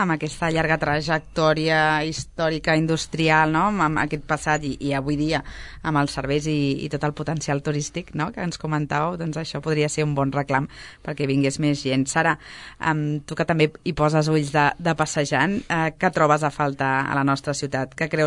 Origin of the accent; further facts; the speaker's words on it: Sabadell, Catalonia, Spain; born there; Jo sóc nascuda a Sabadell i no he anat mai.